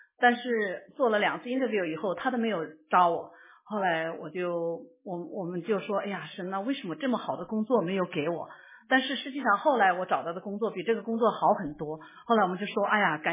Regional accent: China; 我说是啊，我们中国人有很多基督徒。

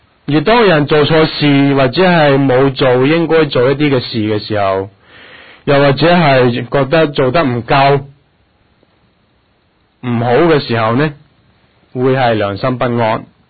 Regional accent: China; 因为佢系我哋中国人能够同天地对得天、对得起天、对得起地嘅其中一个嘅标准。

